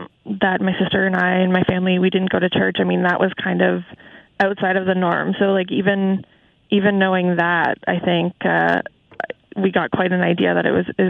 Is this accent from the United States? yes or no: no; New Hamburg, Ontario, Canada; now in Toronto, Canada; So I grew up in New Hamburg, so Wilmot, township, so right in the throes of Harold's area. I went to Waterloo, Oxford, as everyone there does, and I moved to Toronto just after high school.